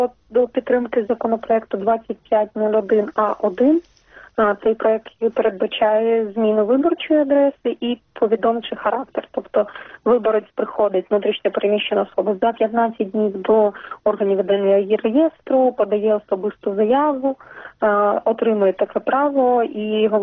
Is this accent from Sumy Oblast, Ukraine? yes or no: no; Crimea, Ukraine; now in Kyiv, Ukraine; я сама з Криму, що я живу в Києві вже півтора року